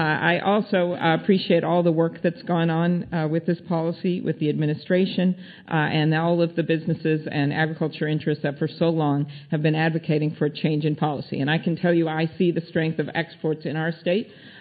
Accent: Minnesota, United States; My home state of Minnesota, as I've mentioned, is big into exports.

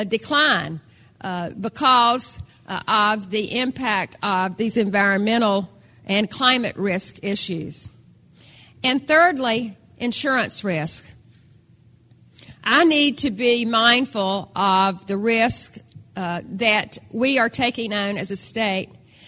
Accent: North Carolina, United States; I grew up in North Carolina, but I'm a farm girl from North Carolina. And I learned many things growing up on the farm.

